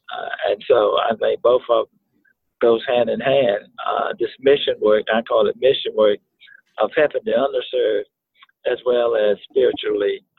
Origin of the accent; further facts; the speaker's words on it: Bayboro, North Carolina, United States; Well, I grew up in rural North Carolina, a little place called Bayboro, North Carolina. Proud to be a product of rural America, and grew up in time of segregation.